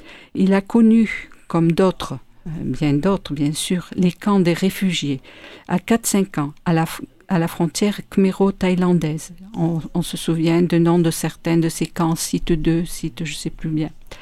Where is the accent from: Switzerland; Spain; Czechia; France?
France; Nous en avons des communautés chez nous en France.